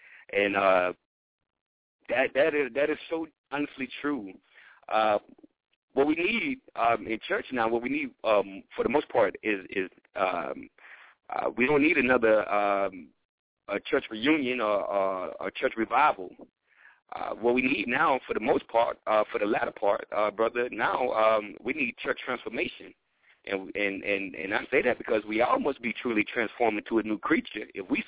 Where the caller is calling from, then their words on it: North Carolina, United States; Yeah, well … I'm calling from North Carolina.